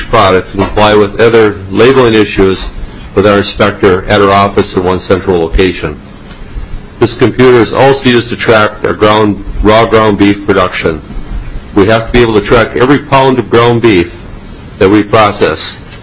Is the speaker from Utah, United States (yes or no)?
no; Hampton, Minnesota, United States; I'm from Hampton, Minnesota. I own Greg's Meat Processing. I started it at 23 years old on the family farm